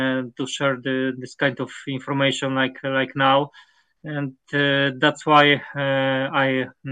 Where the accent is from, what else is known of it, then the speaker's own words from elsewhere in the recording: Poland; English is a second language; I am from Poland, so it's not easy, expensive travel to this kind of agenda.